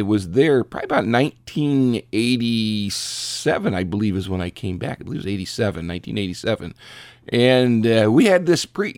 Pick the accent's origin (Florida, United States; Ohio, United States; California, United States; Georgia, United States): Ohio, United States; Richfield; And I had grown up at church in Hinckley nearby, even though I grew up in Richfield, and he had started the church.